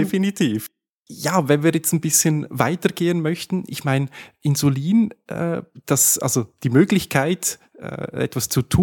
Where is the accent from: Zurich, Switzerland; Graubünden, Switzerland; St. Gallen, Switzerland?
Graubünden, Switzerland; Filisur; Übrigens haben wir was gemeinsam. Ich bin in Filisur aufgewachsen.